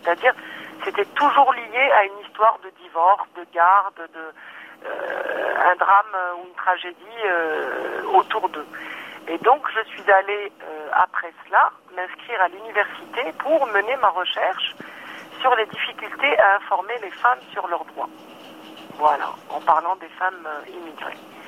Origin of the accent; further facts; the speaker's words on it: Algeria; now in France; Donc je suis algérienne, je suis journaliste algérienne, je suis installée en France depuis 1994.